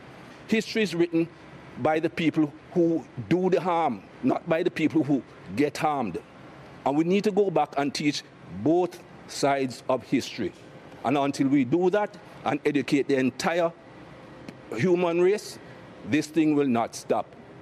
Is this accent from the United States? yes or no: no; Jamaica; as a young man growing up in Jamaica